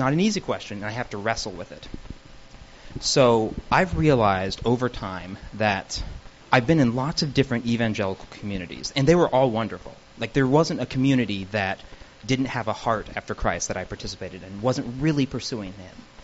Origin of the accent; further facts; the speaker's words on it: Ohio, United States; I grew up in Ohio, by the way.